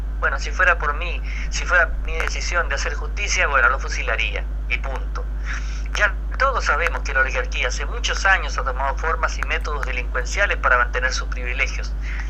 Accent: Chile; yo me siento un ciudadano latinoamericano de nacionalidad chilena

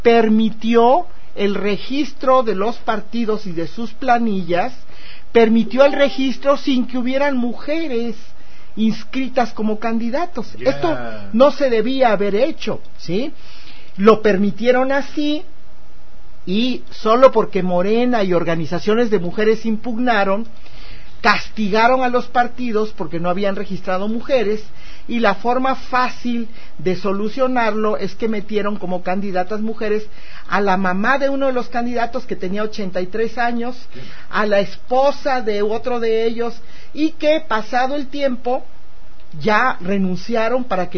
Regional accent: Chiapas, Mexico; De este tamaño es la situación que estamos viviendo en mi tierra, en Chiapas

